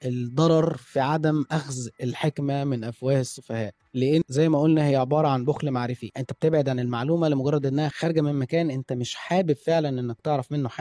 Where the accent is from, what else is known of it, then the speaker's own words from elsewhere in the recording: Egypt; ده سبب لينا إحنا كمصريين ولكن هو مش سبب واقعي